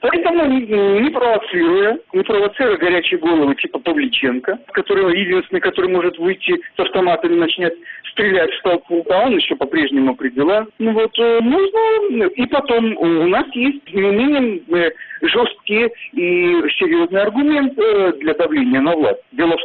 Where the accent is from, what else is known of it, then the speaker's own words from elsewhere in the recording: Belarus; Но вообще я, ну как все белорусы, выживаю, стараюсь заработать на хлеб насущный